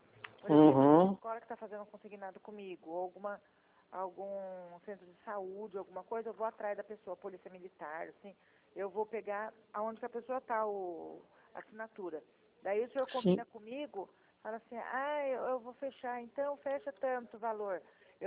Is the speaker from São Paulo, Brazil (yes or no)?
yes; Piracicaba, São Paulo, Brazil; Eu sou de Piracicaba